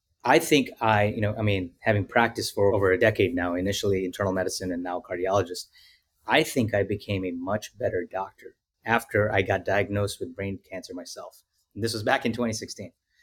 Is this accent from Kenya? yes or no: yes; Kenya; also born or lived in India; now in United States; I was born in India, raised in Kenya, Africa, for about 16 years, and then came out here in the United States in 1999